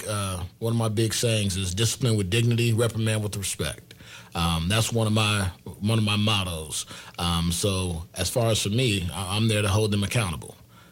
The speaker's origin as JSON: {"language": "English", "town": "Michigan City", "region": "Indiana", "country": "United States", "tie": "born or raised there", "said": "I grew up in Michigan City, Indiana"}